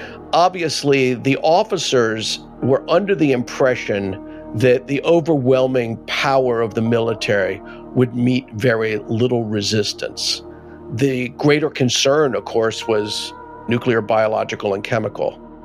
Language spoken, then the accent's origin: English; United States; I'm not wearing a uniform. I'm not carrying a gun. I am an American.